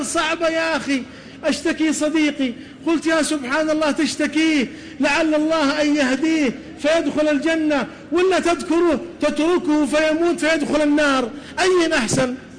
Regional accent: Medina, Medina Province, Saudi Arabia; وعندنا في الحجاز في المدينة يقولون

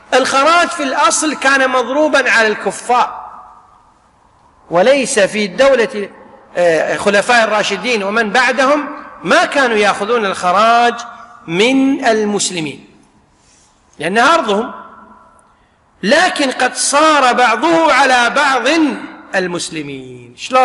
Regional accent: Kuwait; مثل عندنا في الكويت الآن يعطون مزارع لبعض الناس في مقابل ماذا؟

